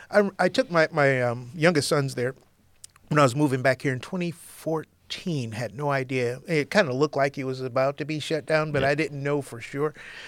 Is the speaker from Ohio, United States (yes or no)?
yes; Toledo, Ohio, United States; born there; I know because I was born in Toledo.